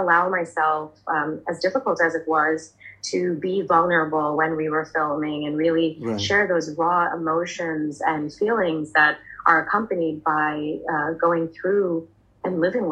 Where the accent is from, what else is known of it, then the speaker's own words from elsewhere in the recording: New Jersey, United States; And I was born and raised in New Jersey, so American by nationality, but my parents are from Bangladesh